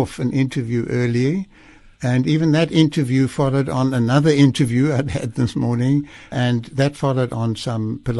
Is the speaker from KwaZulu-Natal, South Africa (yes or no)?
no; Cape Town, Western Cape, South Africa; I grew up in Cape Town, I went to school in Cape Town, went to high school in Cape Town, I went to university in Cape Town, and I went to jail in Cape Town.